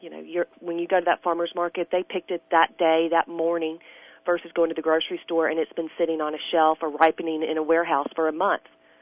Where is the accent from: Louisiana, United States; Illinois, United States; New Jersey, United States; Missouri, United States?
Louisiana, United States; I grew up in Louisiana with grandparents that farmed and ranched